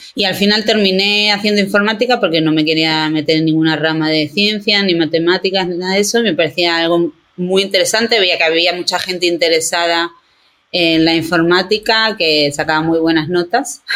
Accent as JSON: {"language": "Spanish", "town": "Marbella", "region": "Andalusia", "country": "Spain", "moved": "as an adult", "lives_now": "San Francisco, United States", "said": "me mudé de Málaga a, bueno, de Marbella, soy de Marbella, a San Francisco, California."}